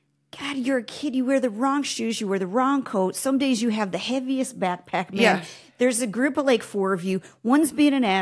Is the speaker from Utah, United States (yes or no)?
no; Nebraska, United States; My growing up in Nebraska, It is the flattest state, you guys, you've ever seen in your